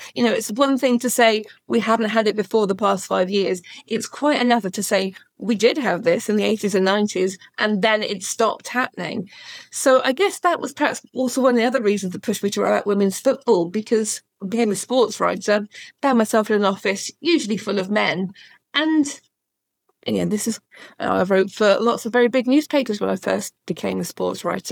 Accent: East of England, United Kingdom; I grew up watching Luton and St Albans and, you know, I grew up in Bedfordshire, Hertfordshire area.

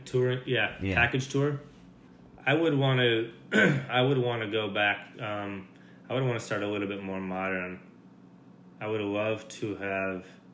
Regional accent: United States; where as an American roots musician, that's where you kind of make your breakthrough.

